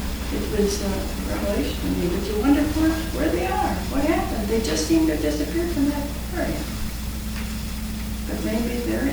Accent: Illinois, United States; I grew up in Southern Illinois, and close by was a place called Cahokia Mounds

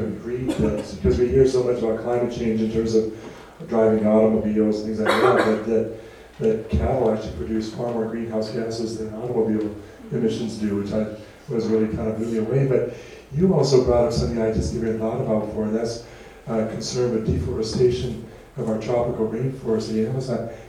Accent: Iowa, United States; you opened my eyes into a whole other argument I didn't really think about growing up in Iowa

